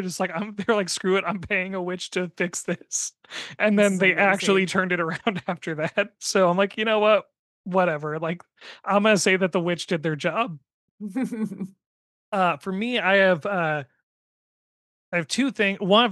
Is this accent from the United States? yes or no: yes; Pacific Northwest, United States; I had the misfortune of growing up in the Pacific Northwest and having my teams be defined by who's the home team